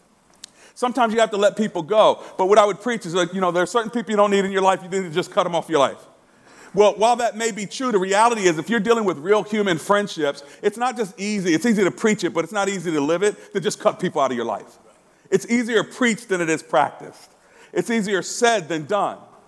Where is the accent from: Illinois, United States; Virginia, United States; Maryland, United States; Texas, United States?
Maryland, United States; and me coming from Prince George's County, Maryland, we didn't like the same heroes.